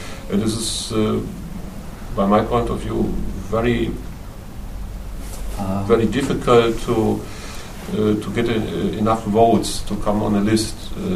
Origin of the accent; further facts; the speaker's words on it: North Rhine-Westphalia, Germany; English is a second language; I come from Westphalia, from the Ruhr area, and in this area live a lot of foreign people, a lot of Turkish people, of Kurdish people, and so on.